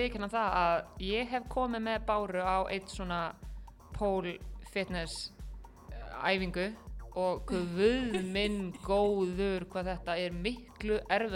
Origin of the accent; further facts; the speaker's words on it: Reykjavík, Capital Region, Iceland; moved away as an adult; also born or lived in Los Angeles; og ég uppalinn í Reykjavík. En þegar ég var 19 ára gömul þá flutti ég til Los Angeles